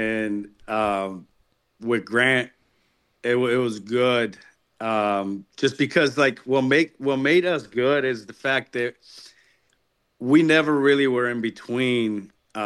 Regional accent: Puerto Rico; also born or lived in Waco, Texas; growing up in Puerto Rico, you know, it was that's all we did, you know, is just play.

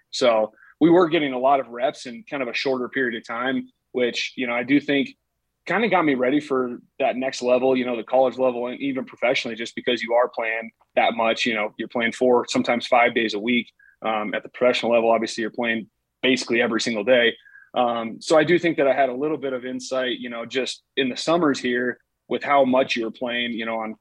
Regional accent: South Dakota, United States; I think that, growing up in South Dakota, I probably played baseball, probably five months out of the year.

